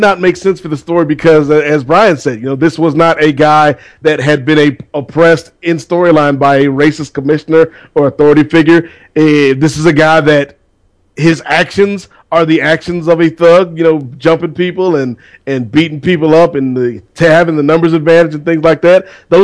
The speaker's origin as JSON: {"language": "English", "town": "Red Hook", "region": "New York", "country": "United States", "tie": "born or raised there", "said": "I heard that word a lot growing up in Red Hook."}